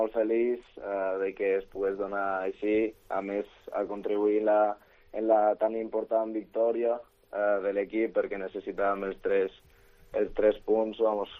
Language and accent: Catalan; Lleida, Catalonia, Spain; born there; Sí, jo soc nascut a Lleida.